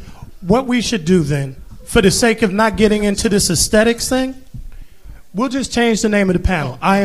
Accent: Bronx, New York, United States; I'm from the Bronx too

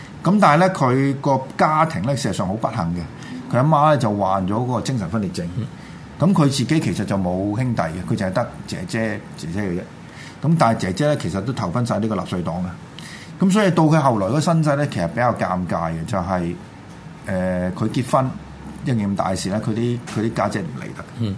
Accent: Guangdong, China; 等於我哋廣東人話飯係背脊向天嘅嘢咧，都食得噶啦

